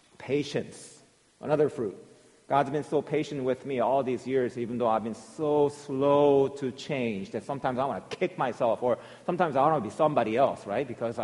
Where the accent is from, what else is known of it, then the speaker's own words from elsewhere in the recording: Virginia, United States; I'm not rooting for them just because I'm from Virginia